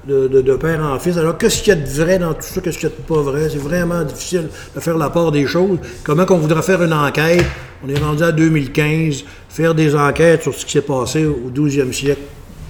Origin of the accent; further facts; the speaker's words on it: Lac-Mégantic, Quebec, Canada; Voyez-vous, moi je me souviens, je viens de Lac-Mégantic, puis Sherbrooke